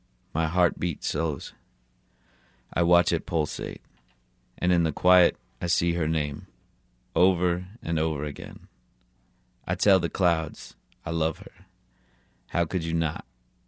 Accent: El Paso, Texas, United States; I grew up in El Paso, Texas, which is a border town. Just across the other side is Juarez, Mexico. So those two cities are sort of intertwined.

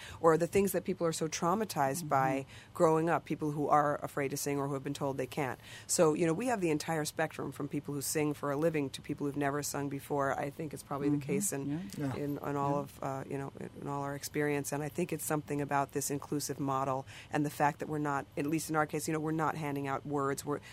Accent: New York City, New York, United States; You know, we grew up in New York, but she is sort of Nashville in her soul. And I grew up in New York City

